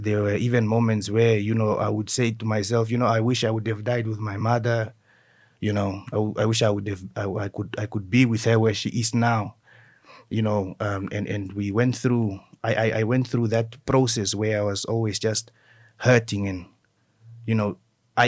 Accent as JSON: {"language": "English", "town": "Windhoek", "region": "Khomas", "country": "Namibia", "tie": "born or raised there", "said": "I grew up in Windhoek."}